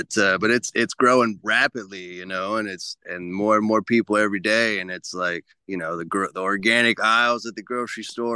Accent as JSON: {"language": "English", "region": "Ohio", "country": "United States", "said": "So I'm from Ohio, and there was an old friend from Ohio who was with a buddy up here in the Orville area, up in the mountains north of Orville."}